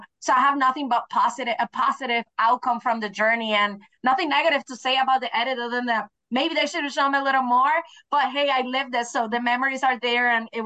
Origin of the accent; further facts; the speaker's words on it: Puerto Rico; moved away as an adult; now in Pittsburgh, United States; I am from Puerto Rico, but I've been in Pittsburgh for over 10 years